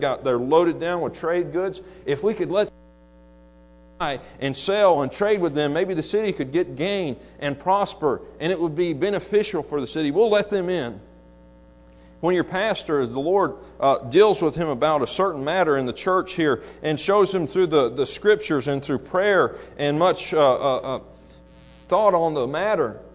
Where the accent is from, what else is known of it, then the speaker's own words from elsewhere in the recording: Florida, United States; Now I'm from Florida, I'm from the Panhandle area, I'm a little ignorant in some areas